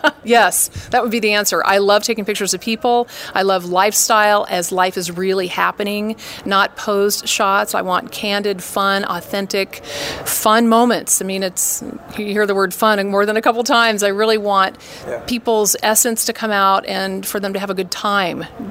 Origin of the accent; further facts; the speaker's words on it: Midwest, United States; now in Los Angeles, United States; I moved to LA from the Midwest. I'm not going to say how many years ago, but a while ago, and I started modeling